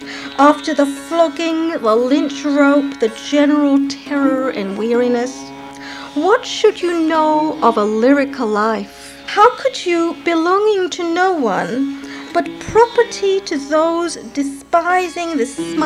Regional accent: India; born or raised there; also born or lived in North Africa

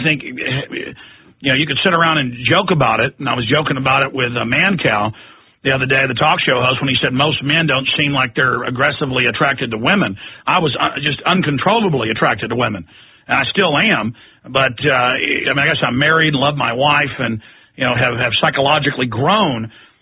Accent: Dallas, Texas, United States; also born or lived in Austin; growing up in Dallas, Texas, and then Austin. I went to high school part of the time in a suburb of Dallas and then here in Austin.

